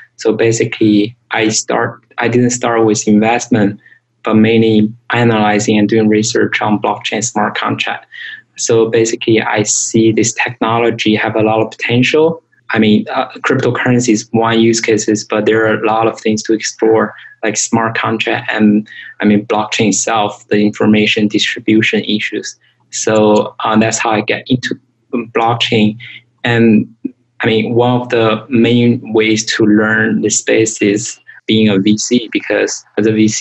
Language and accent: English; China; now in San Francisco, United States; I was growing up in China, and I went to a British high school, and then I came to U.S. for college. So I went to a Reed College.